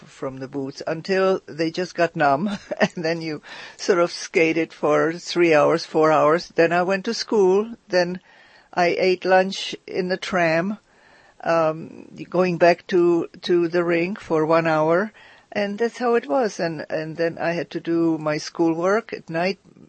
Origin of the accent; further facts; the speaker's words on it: Prague, Czechia; I was born in Prague, and very proud of that. And I was christened at Svatá Ludmila and lived on Vinohrady, which is known as Prague too.